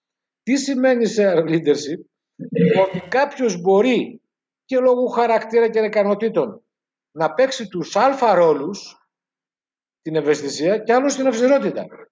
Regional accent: Greece; Ως Έλληνες, και αυτό το είδαμε στην έρευνα που ανέφερα, σκεφτόμαστε και ως μεσογειακός λαός πολύ συγκινησιακά

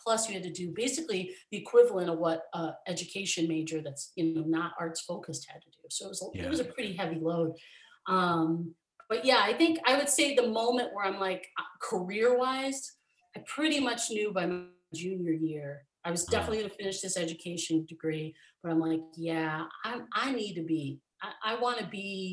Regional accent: Scranton, Pennsylvania, United States; I came from Scranton's, like, you know, fairly small town, 75,000 people. And then I went to school in Pittsburgh, which was definitely a big city.

